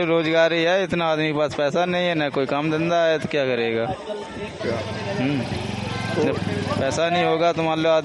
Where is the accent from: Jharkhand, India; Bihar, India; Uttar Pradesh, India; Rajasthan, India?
Uttar Pradesh, India; जिला औरैया।